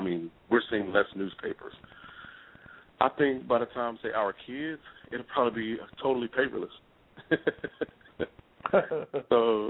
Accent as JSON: {"language": "English", "town": "Wichita Falls", "region": "Texas", "country": "United States", "tie": "born or raised there", "said": "Hey, I grew up in the Kimber District in Wichita Falls"}